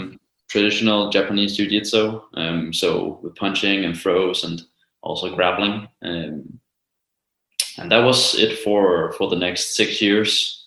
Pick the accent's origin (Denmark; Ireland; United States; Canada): Denmark; Copenhagen, Capital Region of Denmark; I live in Copenhagen. And I'm also from Copenhagen.